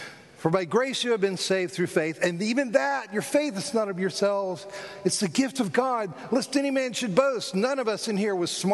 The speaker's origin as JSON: {"language": "English", "region": "Florida", "country": "United States", "tie": "born or raised there", "said": "I grew up in South Florida."}